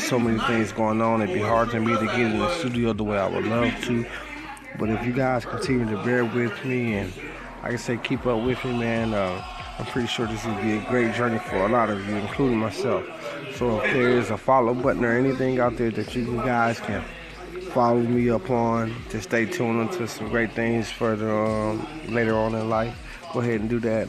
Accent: Louisville, Kentucky, United States; I'm from Louisville, Kentucky.

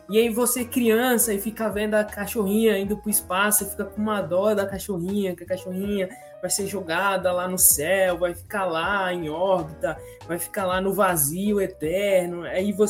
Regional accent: São Paulo, Brazil; Acho que todos nós aqui que crescemos em São Paulo e tínhamos TV em casa

